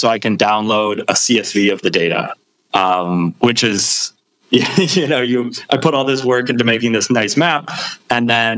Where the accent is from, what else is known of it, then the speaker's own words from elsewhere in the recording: Minnesota, United States; So I'm originally from the States, from Minnesota, and I was working in technology consulting in the States.